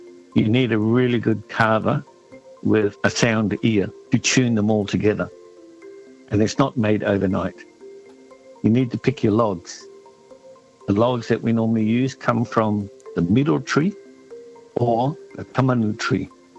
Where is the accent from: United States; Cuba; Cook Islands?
Cook Islands; Rarotonga; also born or lived in Tahiti; I'm from the Cook Islands, the island of Rarotonga. I'm half Rarotongan and half Tahitian. My mother is Tahitian. We grew up there in the early years, traveling between Tahiti and Rarotonga quite often.